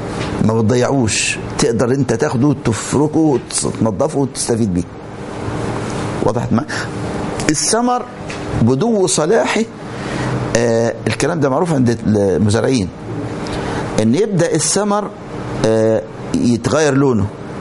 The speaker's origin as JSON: {"language": "Arabic", "country": "Egypt", "said": "يعني عندنا في مصر، أنا حقيقة من آيات الله اللي رأيتها بعيني، أنا عشت في الريف فترة"}